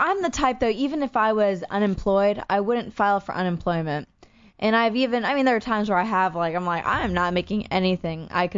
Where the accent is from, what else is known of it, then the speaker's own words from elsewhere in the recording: Maryland, United States; also born or lived in Pennsylvania / Germany; I grew up, I was born in Pennsylvania, and my father was in the Army, so we went to Germany, and then after that, he got a really great job in Maryland, where is his job? Bethesda, Maryland, which is a great area.